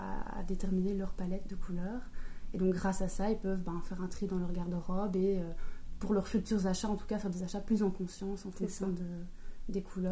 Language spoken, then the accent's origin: French; Brussels, Belgium; j'ai 30 ans et je suis bruxelloise. J'habite à Bruxelles depuis que je suis née et je suis conseillère en images.